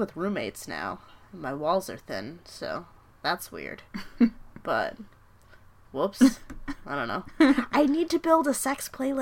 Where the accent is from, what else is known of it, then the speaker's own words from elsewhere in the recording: New York, United States; accent: Long Island; Every time I get sad, he sends me a video in a Long Island accent because I grew up on Long Island